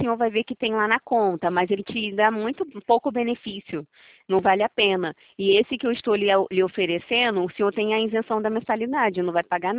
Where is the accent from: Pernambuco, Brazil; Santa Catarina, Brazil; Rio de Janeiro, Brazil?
Rio de Janeiro, Brazil; Eu sou do Rio de Janeiro